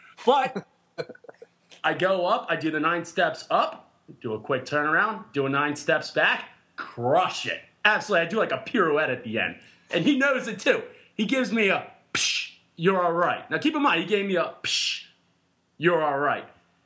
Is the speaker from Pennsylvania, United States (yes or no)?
yes; Pennsylvania, United States; I'm like, yeah, you know, I'm from Pennsylvania.